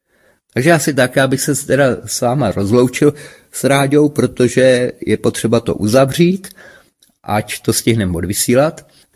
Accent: Moravian Slovakia, Czechia; u nás tady Moravský Slovácko, že jsme vlastně Slováci, kteří nedošli do Prahy.

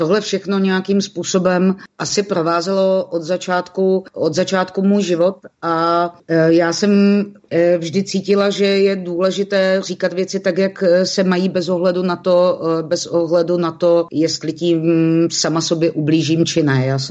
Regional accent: Olomouc, Olomouc Region, Czechia; já jsem Olomoučák

